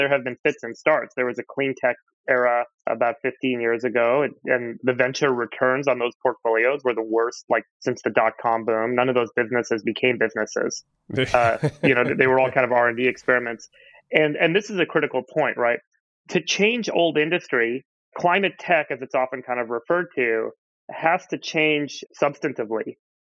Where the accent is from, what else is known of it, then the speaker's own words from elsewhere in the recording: California, United States; Yeah, I grew up in Southern California.